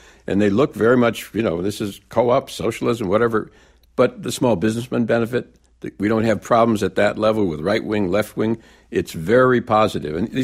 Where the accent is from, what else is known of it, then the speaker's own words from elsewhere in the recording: Racine, Wisconsin, United States; I'm from Racine, Wisconsin.